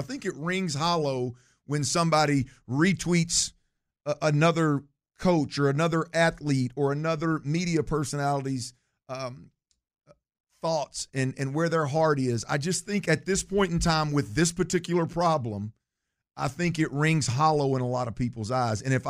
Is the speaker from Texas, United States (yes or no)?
yes; Baytown, Texas, United States; like I was born and raised in Baytown, Texas, man.